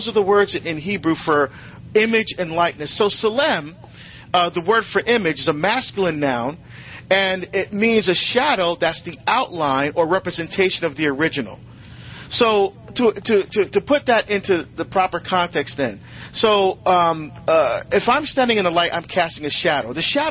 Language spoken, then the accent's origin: English; Newark, New Jersey, United States; So, for example, Matthew, I grew up in Newark, New Jersey.